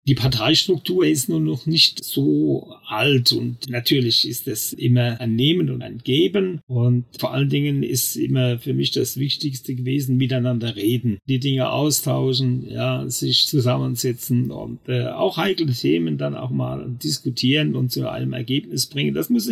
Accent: Rhineland-Palatinate, Germany; Struktur, die wir in der Pfalz, was

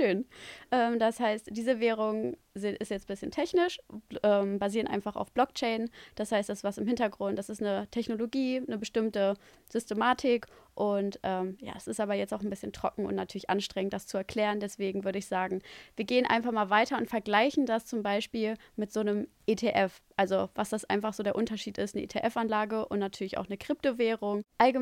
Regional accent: North Rhine-Westphalia, Germany; ich bin aus der Nähe von Düsseldorf

